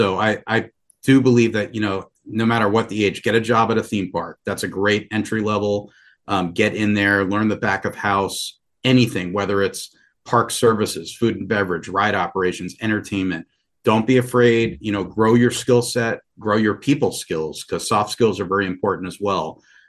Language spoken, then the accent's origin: English; Long Island, New York, United States; Yeah, I grew up on Long Island, New York, about 20 miles east of New York City or Manhattan, and right on the border of Nassau and Queens.